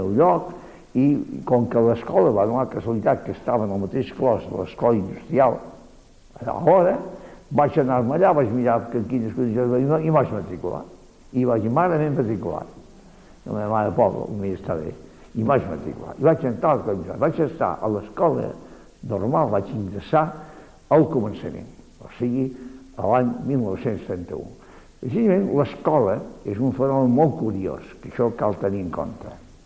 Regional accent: Barcelona, Catalonia, Spain; born there; vaig néixer a la Barcelona Vella, el que se'n diu ara, doncs, Raval, Ciutat Vella, no? Vaig néixer allà.

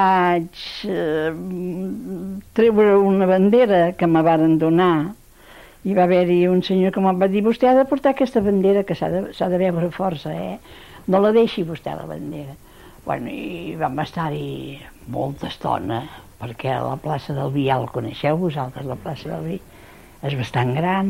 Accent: Girona, Catalonia, Spain; Heu de tenir en compte que jo sóc filla de Girona. Vaig néixer a Girona.

